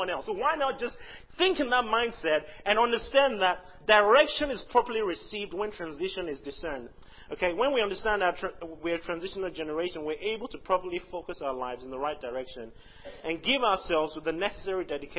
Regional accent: Liberia; born there; My dad is Nigerian, my mom is from Ghana, and I was born in Liberia.

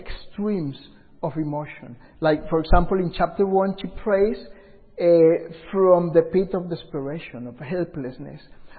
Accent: Colombia; English is a second language; moved away as an adult; I remember some 20 years back, I am from Colombia, South America. I was living there

